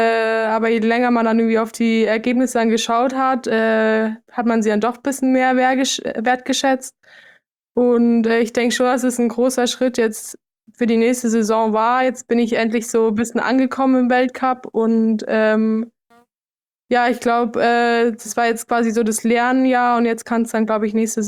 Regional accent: Garmisch-Partenkirchen, Bavaria, Germany; born there; bin auch überhaupt nicht begabt im Bayerisch reden, ich kann es eigentlich gar nicht. Obwohl ich die einzige Bayerin in der Familie bin, ich bin als einzige in Garmisch geboren. Und die anderen sind eigentlich kunterbunt. Also mein Papa kommt aus Niedersachsen.

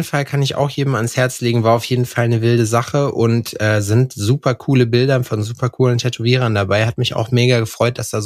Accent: North Rhine-Westphalia, Germany; die ist aus Lüdenscheid. Das ist der Ort mehr oder weniger, wo ich herkomme. Kleines Nest daneben.

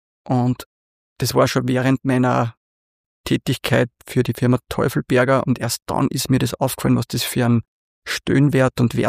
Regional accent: Linz, Upper Austria, Austria; aufgewachsen bin ich im Zentrum von Urfahr in Linz über der Bäckerei meiner Eltern.

